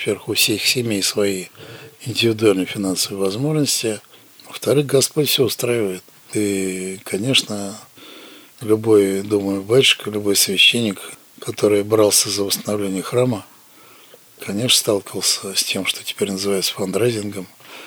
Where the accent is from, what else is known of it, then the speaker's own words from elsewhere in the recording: Moscow, Russia; Да, я родился и вырос в Москве, да.